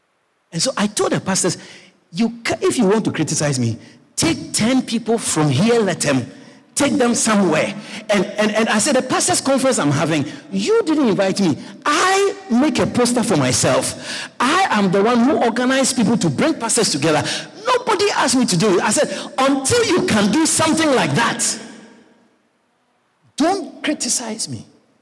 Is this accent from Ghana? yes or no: yes; Ghana; Marlon here went to where I came from. I come from Ghana, West Africa.